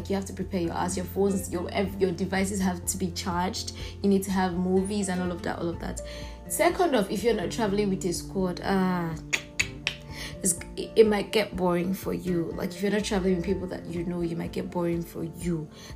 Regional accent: Nigeria; I'm speaking from the Nigerian perspective.

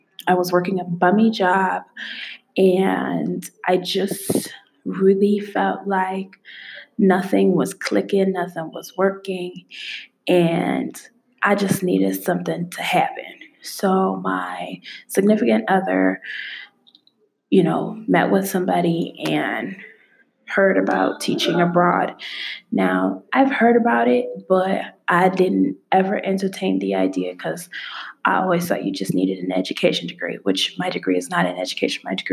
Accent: Indiana, United States; moved away as an adult; now in China; I'm originally from the United States, lived in Indiana, and I came to China March 2019.

